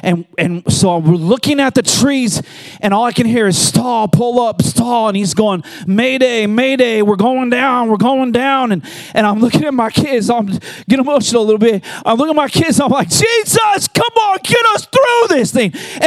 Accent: Washington, United States; I've been in a lot of small planes since I was raised in the San Juan Islands, one of the major modes of transportation to get around the islands.

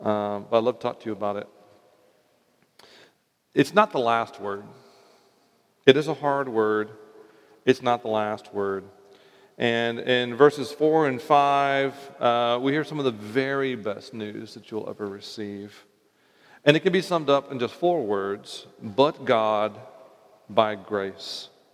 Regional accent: the South, United States; I grew up in the South, in a small rural town, which means I heard about being saved all the time.

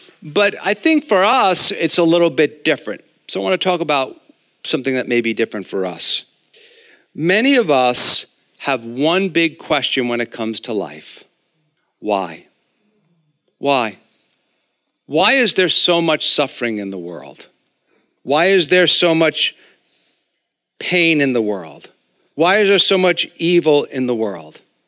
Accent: Long Island, New York, United States; And so that's because I'm from Long Island.

